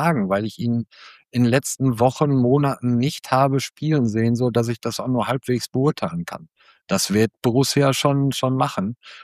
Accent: Dortmund, North Rhine-Westphalia, Germany; Ja, ich bin gebürtiger Dortmunder und gebürtiger Kurler

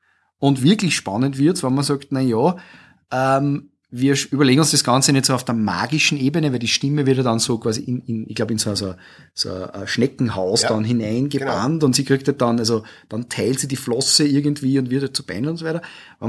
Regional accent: Austria

